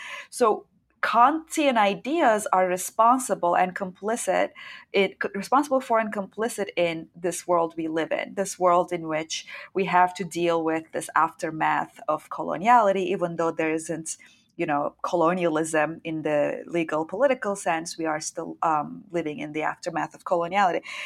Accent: Turkey; and it is relevant in this context that I'm from Turkey.

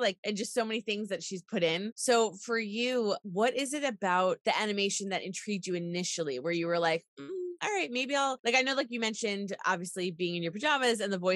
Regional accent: New York, United States; I'm a New Yorker.

